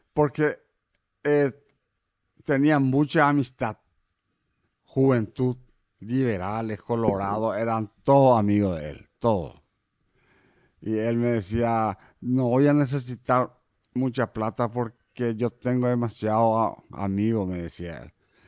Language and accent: Spanish; La Colmena, Paraguarí, Paraguay; born there; Sí, nací acá en La Colmena.